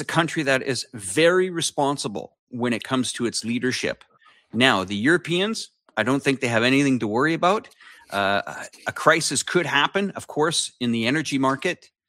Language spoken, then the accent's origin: English; Canada; now in China; you know, I'm Canadian